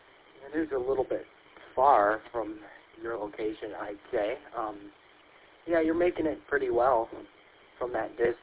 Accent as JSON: {"language": "English", "town": "Lansing", "region": "Michigan", "country": "United States", "tie": "born or raised there", "said": "And probably about an hour drive from here, from my hometown of Lansing."}